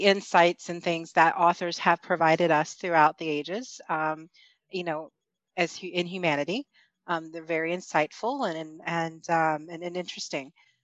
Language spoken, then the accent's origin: English; Texas, United States; moved away as an adult; now in Ontario, Canada; No, I don't love snow, but I'm actually a Texan. Living in Canada. I moved up here about 20 years ago with my husband. And, I've now lived about half my life in Texas and half my life in Ontario.